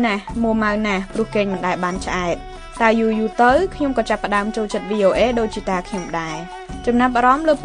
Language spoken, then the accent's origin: Khmer; Kampong Cham, Cambodia; moved away as an adult; now in United States; ចង់ទៅកន្លែងថ្មីថ្មីឆ្ងាយពីភូមិតូចមួយក្នុងខេត្តកំពង់ចាមដែលជាស្រុកកំណើតខ្ញុំ